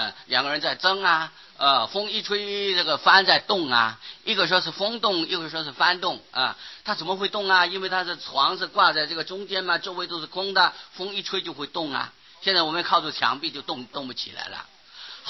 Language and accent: Chinese; China; 因为我们中国人现在穿的衣服种类很多